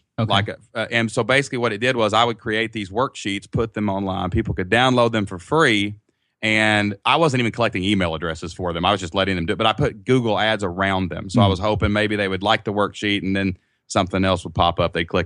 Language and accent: English; Kentucky, United States; And, we're from Kentucky, just a small town, and we're just like normal people.